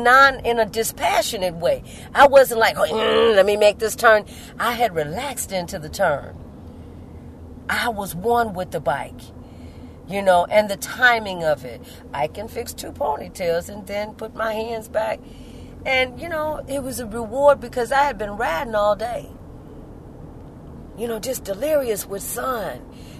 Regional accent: the South, United States; So growing up in the South, or growing up in a place where we could really stretch out, was very important to me.

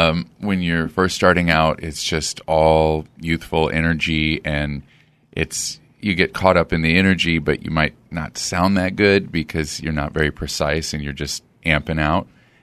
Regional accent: Omaha, Nebraska, United States; I grew up in Omaha, Nebraska, where there was a lot of conversion vans with like a wizard airbrushed on the side.

